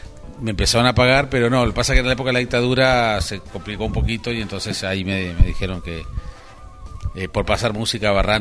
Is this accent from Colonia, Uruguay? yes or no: no; San José, Uruguay; now in Montevideo, Uruguay; No, pero los de San José nos damos cuenta cuando cuando sos de Montevideo, y los de Montevideo nos damos cuenta cuando venís del interior.